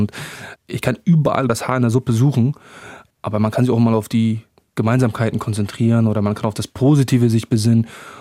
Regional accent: Afghanistan; now in Germany; Ich habe selbst eine Fluchtgeschichte, eine Vergangenheit. Ich weiß zum Beispiel, was mir jetzt mein Heimatland bedeutet. Und glauben Sie mir, wenn ich die Möglichkeit hätte, wenn die Sicherheit da wäre, würde ich in Afghanistan leben.

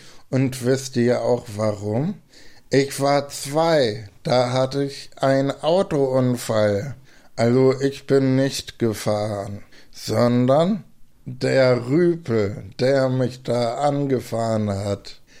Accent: Hamburg, Germany; Der Ort, wo ich aufgewachsen bin, heißt Guderhandviertel. Ich weiß, kann sich sowieso keiner merken. Meine Eltern waren geschieden. Zu meinem Vater hatte ich kaum Kontakt. Meine Mutter hatte einen eigenen Wochenmarktstand. Und zwar stand sie damit auf dem Isemarkt in Hamburg

